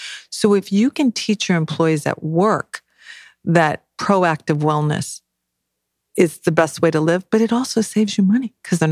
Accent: California, United States; my family was like, you're going to the hotspot of Florida where people aren't so strict, because I'm from California, where you're like, boom.

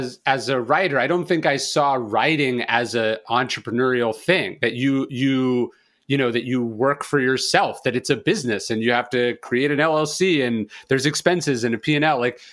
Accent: Sacramento, California, United States; We grew up in Sacramento, which is a government town.

